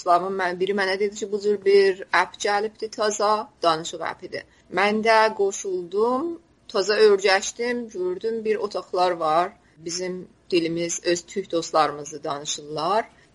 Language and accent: Azerbaijani; Tabriz, East Azerbaijan, Iran; Hətta mən üçün Təbrizliyəm.